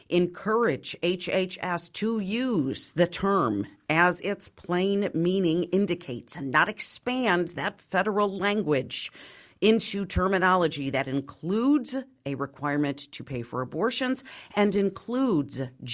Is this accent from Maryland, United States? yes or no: yes; Maryland, United States; So one case out of my home state of Maryland